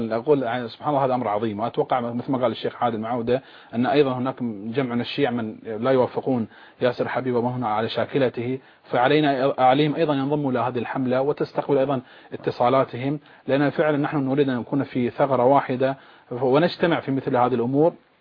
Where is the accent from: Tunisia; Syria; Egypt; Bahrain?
Bahrain; لانه الان عندنا في البحرين فعلا كما يقال المعركه الانتخابيه